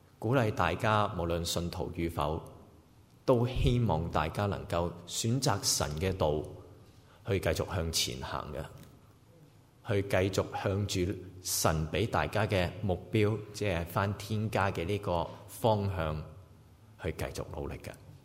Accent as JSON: {"language": "Chinese", "region": "Guangdong", "country": "China", "accent": "Cantonese", "said": "所以我们广东话那句转牛角尖"}